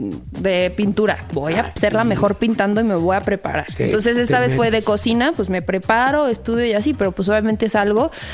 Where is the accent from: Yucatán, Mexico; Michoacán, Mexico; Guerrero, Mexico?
Yucatán, Mexico; yo soy yucateca, entonces grabar el video en mis tierras con mi novia, con mi familia, fue algo muy, muy lindo.